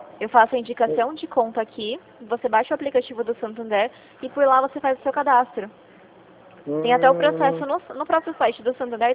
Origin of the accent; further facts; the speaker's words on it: São Paulo, Brazil; eu sou aqui de São Paulo.